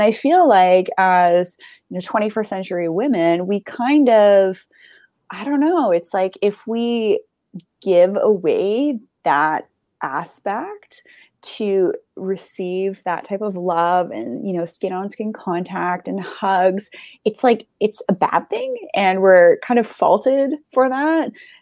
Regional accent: Canada; And, as Canadian, I can't just move to the U.S. to Hawaii either.

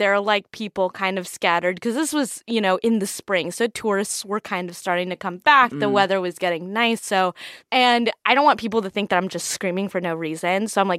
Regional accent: Idaho, United States; I'm from Idaho, so I go camping, I go hiking, I'm around foxes and coyotes, you know, quite a bit.

